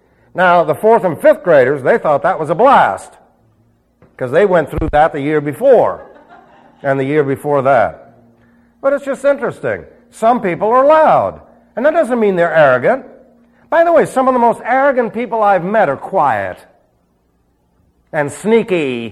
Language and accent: English; New York, United States; now in Arizona, United States; Man, when I first got here, I was from New York.